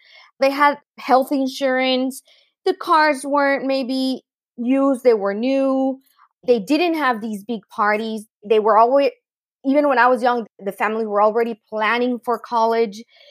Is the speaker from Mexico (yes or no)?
yes; Mexico; I grew up in Mexico with a lot of parties, weekend parties, quinceañeras, baptisms, and they were all big parties